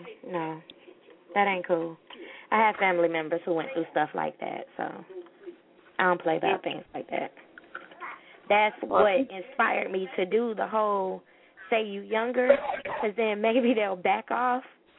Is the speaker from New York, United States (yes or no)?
no; Florida, United States; now in Georgia, United States; No, I'm from Florida, but I stay in Georgia now.